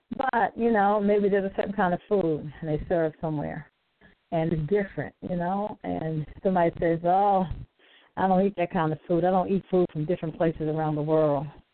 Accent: Baltimore, Maryland, United States; being African-American, growing up in Baltimore City. There may be some different slangs and things that I use.

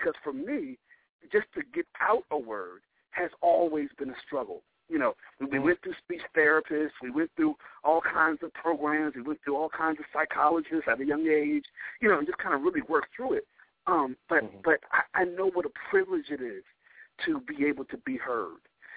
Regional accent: Maryland, United States; I grew up on the lower eastern shore of Maryland. My father was a pastor, still is pastoring on the lower eastern shore of Maryland. So in the country, way, way, way country, you know, near the border of Virginia.

